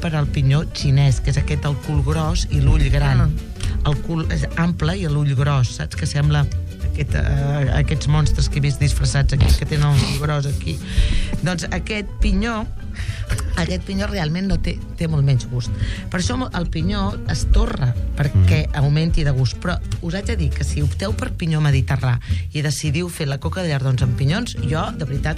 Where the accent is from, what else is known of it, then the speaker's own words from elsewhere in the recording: Catalonia, Spain; la Catalunya Vella, que és d'on som, bueno, d'on sóc jo